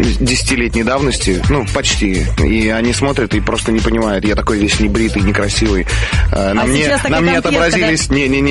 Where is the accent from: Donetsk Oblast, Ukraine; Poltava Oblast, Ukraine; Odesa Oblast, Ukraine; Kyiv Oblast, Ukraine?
Kyiv Oblast, Ukraine; also born or lived in Chelyabinsk, Russia; я родился в Челябинске, 2 года пожил. Там потом приехал в связи с переездом родителей на работу, работать на Чернобыльск, которую мне пристанцию. Я переехал туда.